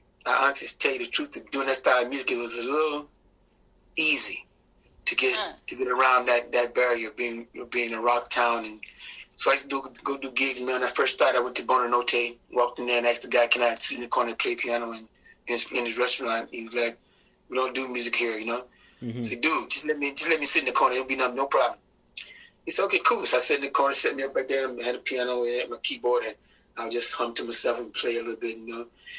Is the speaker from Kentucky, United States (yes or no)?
no; Jacksonville, Florida, United States; I come from Jacksonville, Florida. It was in my neighborhood, all black high school, all black university.